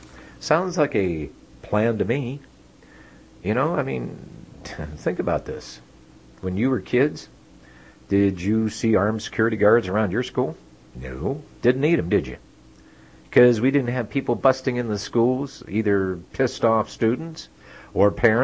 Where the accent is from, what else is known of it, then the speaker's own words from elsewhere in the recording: Texas, United States; We're from Texas here, folks.